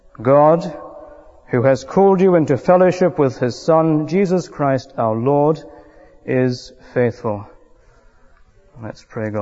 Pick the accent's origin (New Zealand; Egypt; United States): New Zealand; now in United Kingdom; perhaps I should explain that I come from New Zealand.